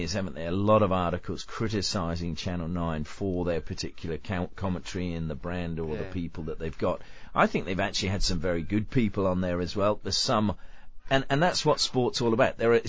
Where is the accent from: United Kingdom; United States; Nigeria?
United Kingdom; England; when I was growing up in England